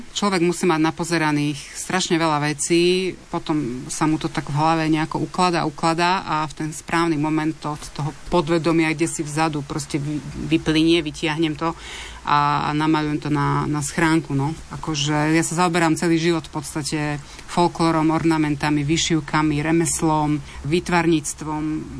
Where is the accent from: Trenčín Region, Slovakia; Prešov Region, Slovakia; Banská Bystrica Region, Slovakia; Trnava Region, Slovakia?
Banská Bystrica Region, Slovakia; Horná Mičiná; now in Kremnica, Slovakia; Tak áno, sme v Kremnici, ale ja pochádzam z Hornej Myčinej pri Banskej Bystrici